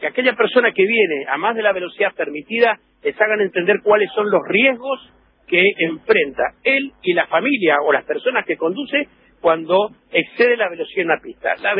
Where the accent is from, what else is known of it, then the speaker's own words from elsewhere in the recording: Corrientes, Argentina; No, soy correntino.